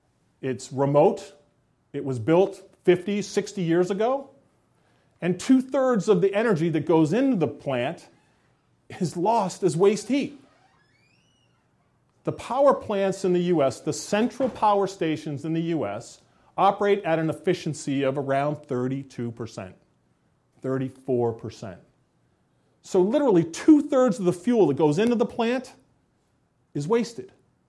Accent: Rhode Island, United States; I grew up in Rhode Island, not very far from this plant. I watched it being built.

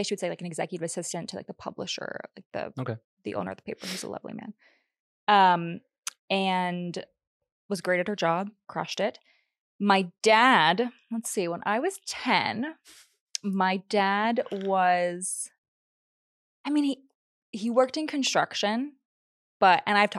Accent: West Virginia, United States; So I grew up in West Virginia. I'm from West Virginia originally.

